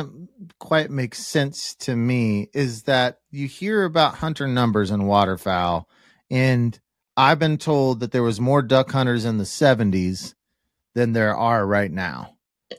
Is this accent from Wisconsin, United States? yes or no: no; Kansas, United States; I'm from Kansas, and I've hunted Kansas, Nebraska, Missouri.